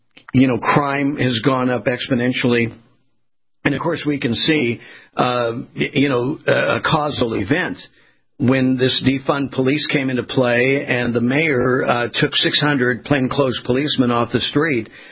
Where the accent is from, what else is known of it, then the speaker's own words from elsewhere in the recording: California, United States; being a West Coast kind of guy, born and raised in California, there was just something about New York and New York City.